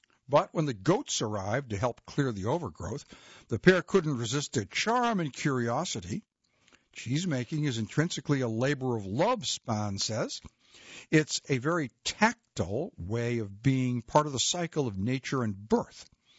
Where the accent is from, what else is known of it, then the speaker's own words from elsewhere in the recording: Asheboro, North Carolina, United States; In my hometown of Asheboro, in Southport and New Bern, in Winston-Salem and Durham and Mount Airy and Washington